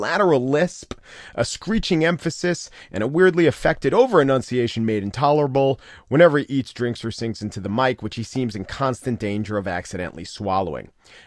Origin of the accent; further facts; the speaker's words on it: New York, United States; accent: New York; And if some New York seeps through, I'm from New York.